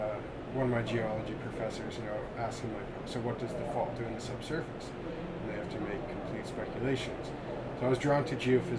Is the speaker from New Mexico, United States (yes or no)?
yes; New Mexico, United States; I grew up in New Mexico, and there's some really interesting geology there.